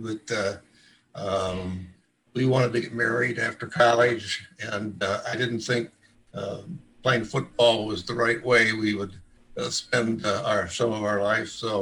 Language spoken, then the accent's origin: English; Detroit, Michigan, United States; I grew up in Detroit, Michigan, in the city itself. I went to a city high school that had over 5,000 students.